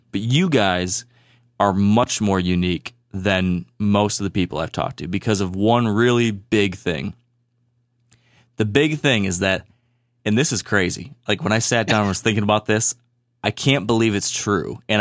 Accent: Michigan, United States; accent: Michigan; They're sick of hearing my stupid Michigan accent and talking about all the weird things we do up here.

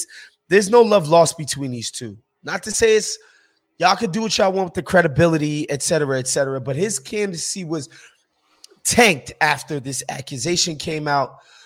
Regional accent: New York, United States; But first, New York, my home state, a place that I love and hold a dear, dear spot in my heart, Nando.

